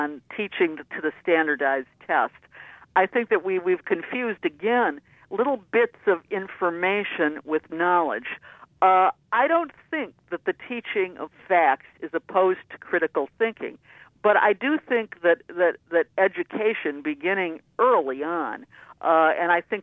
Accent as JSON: {"language": "English", "region": "Midwest", "country": "United States", "said": "When I graduated from Michigan State, I'm from the Midwest, in 1965, I'd taken a lot of history courses."}